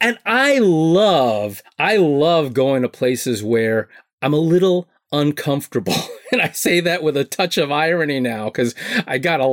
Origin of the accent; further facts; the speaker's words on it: New York, United States; I grew up in New York. This is not new to me.